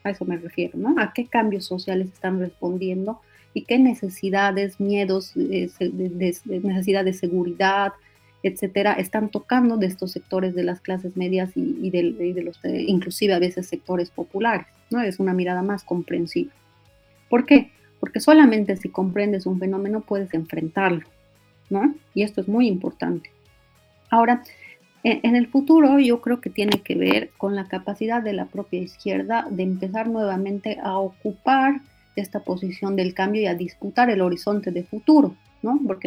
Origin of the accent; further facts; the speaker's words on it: Oruro, Bolivia; la orureñidad, yo también soy orureña